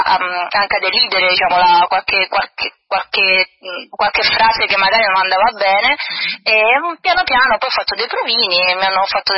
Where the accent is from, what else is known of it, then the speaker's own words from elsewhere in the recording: San Severo, Apulia, Italy; Vengo da San Severo, che Foggia, è diverso.